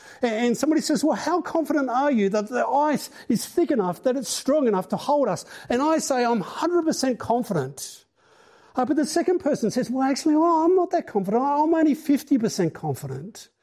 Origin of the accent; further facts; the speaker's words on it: Tasmania, Australia; Like I grew up in Tasmania.